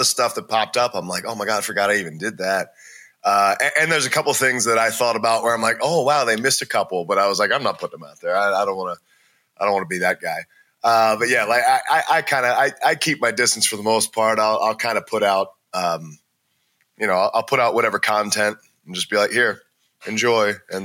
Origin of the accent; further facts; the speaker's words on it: Maryland, United States; Like, I'm from Maryland, but I started wrestling in Ohio.